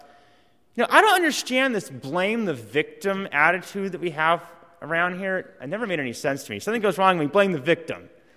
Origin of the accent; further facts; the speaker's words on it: Halifax, Nova Scotia, Canada; born there; I was born in Halifax, Nova Scotia in 1975, in February 2. I am a U.S. citizen, though. Two of my parents were U.S. citizens, so I'm Canadian-American, technically.